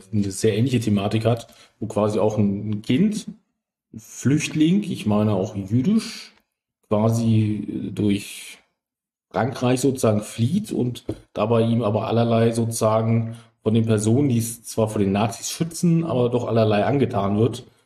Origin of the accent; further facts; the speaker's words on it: Helmstedt, Lower Saxony, Germany; ich bin noch zur Zeit in der Grenze groß geworden, beziehungsweise meine Jugend war dann, ich bin 12, 13 so, hat sich die Grenze geöffnet. Ich wohne ja in Helmstedt, das heißt direkt an der Grenze.